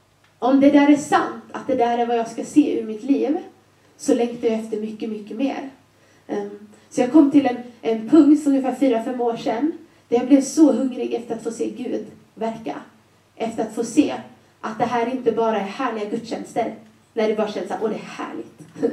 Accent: Småland, Sweden; moved away as an adult; now in Gothenburg, Sweden; Jag är från Småland från början, som ni förstod i min, när jag förklarade hur ladan såg ut.

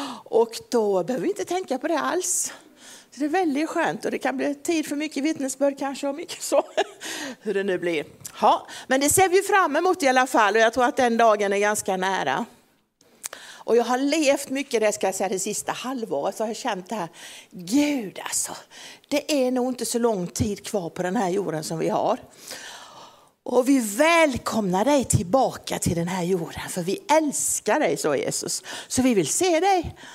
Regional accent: Helsingborg, Skåne, Sweden; För när jag växte upp nere i Helsingborg och så pratade vi med varandra.

